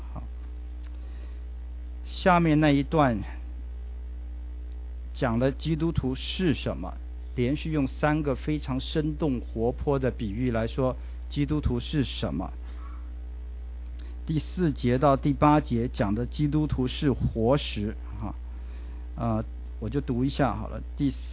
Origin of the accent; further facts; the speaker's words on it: China; 我们中国人很会翻译，都把它翻得很堂皇美丽，叫灵宫哈